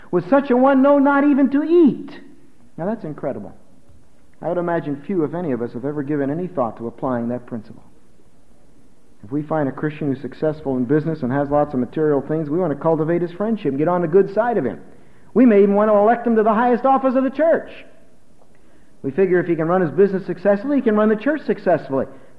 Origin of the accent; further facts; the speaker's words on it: Philadelphia, Pennsylvania, United States; born there; Not far from where I was born. I was born in Philadelphia, but not far from there, in Lancaster County.